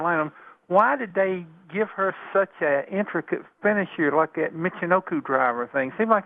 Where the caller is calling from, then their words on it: Virginia, United States; from Virginia.